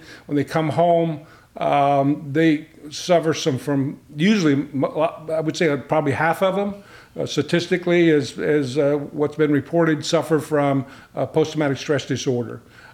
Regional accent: Midwest, United States; moved away as an adult; Well, I am retired. I grew up in the Midwest, worked in the New York area for most of my career, and then moved down here about 20-some years ago to retire.

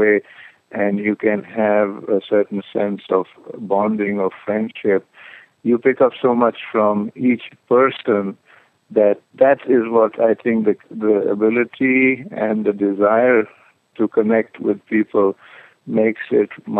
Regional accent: Punjab, India; first language Punjabi; And being from the Punjab, my mother tongue is Punjabi, but my mother tongue being, you know, India is kind of very secular and mixed, and so Hindi is, again, a part of everyday life. So I grew up with English and Punjabi and Hindi

